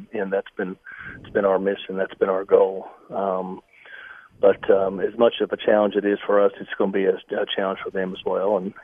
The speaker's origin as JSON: {"language": "English", "region": "Oklahoma", "country": "United States", "said": "I'm from Oklahoma. My family's there."}